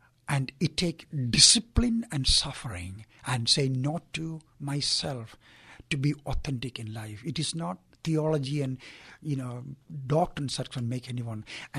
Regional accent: India; now in United States; I came from India

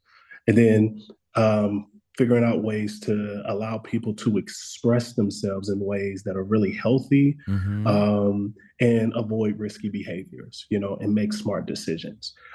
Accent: Dallas, Texas, United States; I grew up in the Pleasant Grove area of Dallas, mm-hmm. and I grew up in a lot of the circumstances that a lot of our kids face in Oak Cliff.

